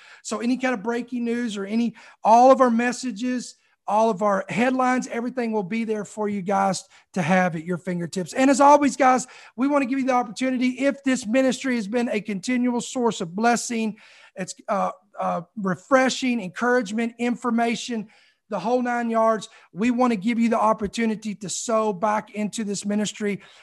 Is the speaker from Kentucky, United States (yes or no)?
yes; Louisville, Kentucky, United States; born there; now in Georgia, United States; I live in Georgia now, but I was born in Kentucky, in Louisville, Kentucky. So I'm a Southern at heart, and that's why we keep going farther south.